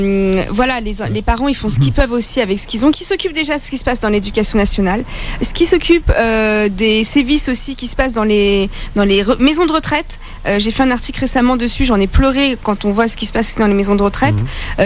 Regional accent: Algeria; Ah bah après je suis une Algérienne. Hein, donc... je reste une Algérienne

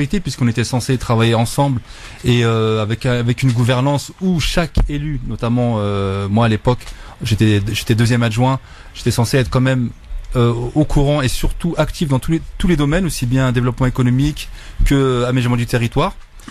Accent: Clichy-sous-Bois, Île-de-France, France; donc 49 ans. Donc, j'habite à Clichy-sous-Bois depuis 42 ans. J'ai grandi dans le Haut Clichy à Albert Camus

